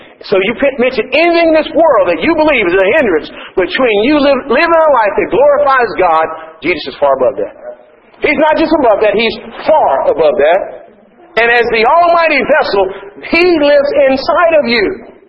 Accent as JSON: {"language": "English", "region": "Texas", "country": "United States", "said": "And I grew up with snakes. I'm from Texas originally, but I still don't like them."}